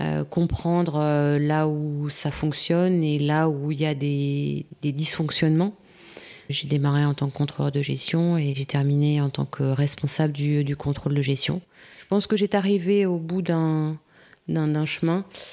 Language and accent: French; Saint-Quentin, Hauts-de-France, France; Je viens d'une ville de Picardie qui s'appelle Saint-Quentin, où j'ai grandi, je suis allée au collège, au lycée.